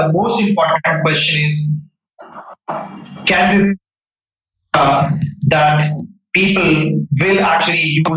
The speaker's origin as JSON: {"language": "English", "country": "India", "tie": "born or raised there", "moved": "as an adult", "lives_now": "United States", "said": "So I grew up in India, went to IIT Delhi"}